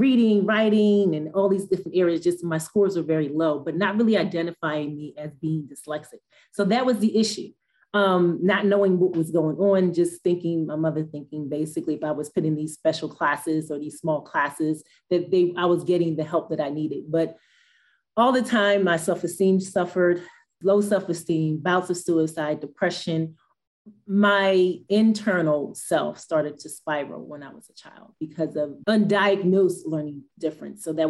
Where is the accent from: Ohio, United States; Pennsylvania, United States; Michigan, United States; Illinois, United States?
Pennsylvania, United States; Philadelphia; That experience was extremely challenging